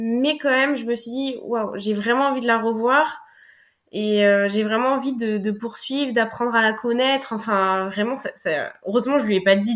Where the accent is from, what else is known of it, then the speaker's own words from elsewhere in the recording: Limoges, Nouvelle-Aquitaine, France; je faisais une soirée chez moi à Limoges, parce que je suis originaire de Limoges.